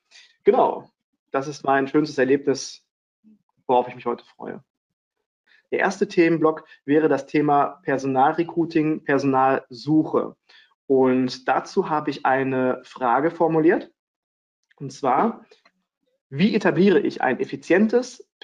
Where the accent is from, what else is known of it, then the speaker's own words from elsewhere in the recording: Frankfurt am Main, Hesse, Germany; born there; now in Cologne, Germany; ich bin 39 Jahre alt, wohne jetzt im schönen Köln, gebürtig aus Frankfurt am Main.